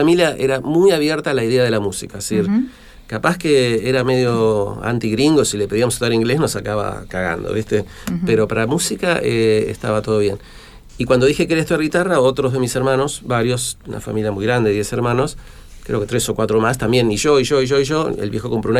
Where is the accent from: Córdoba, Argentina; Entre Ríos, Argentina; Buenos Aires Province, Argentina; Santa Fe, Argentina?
Buenos Aires Province, Argentina; Bahía Blanca; now in Neuquén, Argentina; yo no soy originalmente de acá, nací en otra ciudad, pero me curé, o sea, porque soy de Bahía Blanca, pero me curé, ya no soy más bahiense.